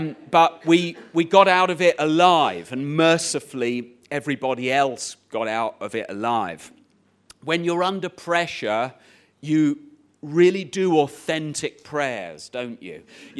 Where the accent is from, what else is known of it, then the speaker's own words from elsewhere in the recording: East of England, United Kingdom; where I grew up in Cambridgeshire, we used to live at the top of a hill.